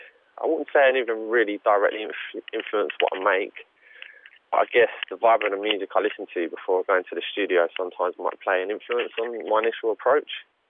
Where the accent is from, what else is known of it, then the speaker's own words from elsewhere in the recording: London, United Kingdom; I come from London in England.